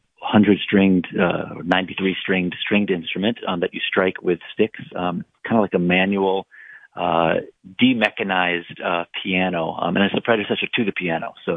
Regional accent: Chicago, Illinois, United States; I grew up in Chicago and saw it. There's a huge American folk music community in Chicago.

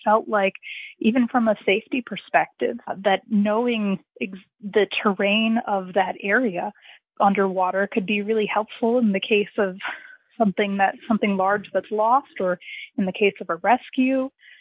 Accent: Doylestown, Pennsylvania, United States; now in Lackawaxen Valley, United States; So I'm originally from the Doylestown area of Pennsylvania. I came up to what I like to call the Lackawaxen Valley in 2017 for a job, and ended up staying here

